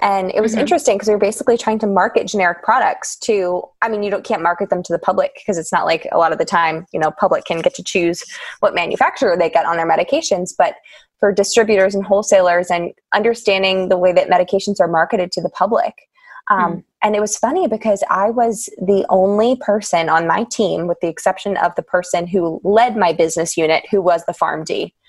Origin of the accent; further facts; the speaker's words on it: Pennsylvania, United States; And I grew up in Pennsylvania, but I represented Virginia because that's where I went to undergrad and grad school.